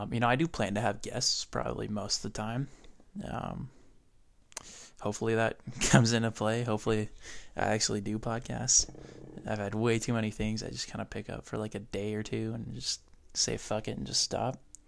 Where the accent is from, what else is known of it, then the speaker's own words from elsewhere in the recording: Rocklin, California, United States; I am 17. I come from Rockland, California, which is a suburb of Sacramento, California.